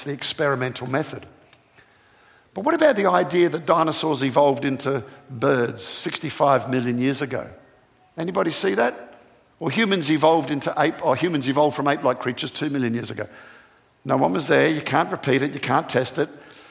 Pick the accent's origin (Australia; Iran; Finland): Australia; now in Atlanta, United States; I come from Australia where we don't have a lot of churches. In fact, I often point out we think there are more churches in Atlanta where I live now than in the whole of Australia.